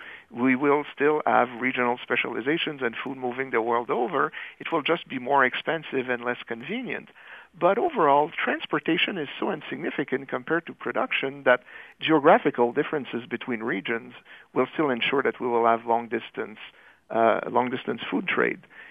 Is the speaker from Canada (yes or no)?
yes; Canada; where I grew up in Canada, trust me, we import labor from other countries to work our fields.